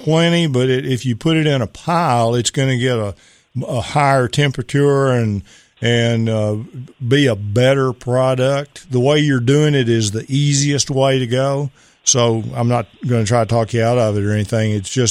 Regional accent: Pittsburgh, Texas, United States; I'm from Pittsburgh, Texas, over in East Texas

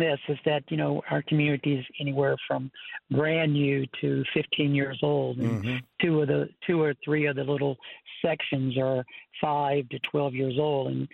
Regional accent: East Coast, United States; Well, I'm from the East Coast, so we call it wild Bermuda.

